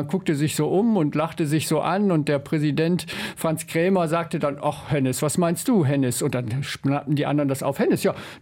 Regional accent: Northern Germany, Germany; now in Cologne, Germany; als ich vor Jahren nach Köln gezogen bin. Ich komme aus Norddeutschland

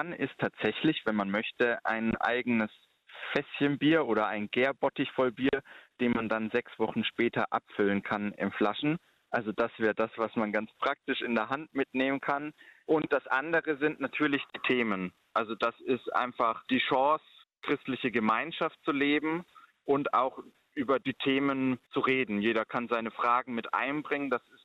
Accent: Herzogenaurach, Bavaria, Germany; Und dann habe ich eine Gemeindeform in dem Brauhaus in Herzogenaurach, meinem Heimatort, gegründet.

